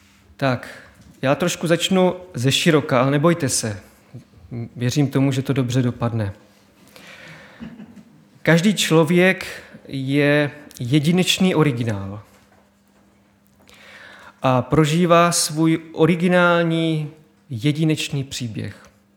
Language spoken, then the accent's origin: Czech; Brno, South Moravian Region, Czechia; Jsme Brňáci, jsme jedna rodina